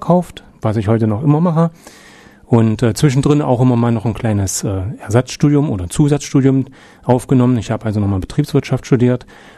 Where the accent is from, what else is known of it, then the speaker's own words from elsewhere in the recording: Quedlinburg, Saxony-Anhalt, Germany; Also ich bin geboren in Quedlinburg, 1964, bin dort auch aufgewachsen, zur Schule gegangen, Gymnasium besucht, also früher hieß es ja noch EOS.